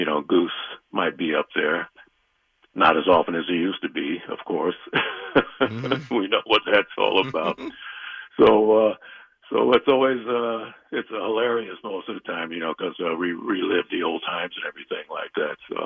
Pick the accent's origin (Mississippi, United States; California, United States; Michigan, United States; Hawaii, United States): California, United States; Compton; friends that I grew up with in Compton.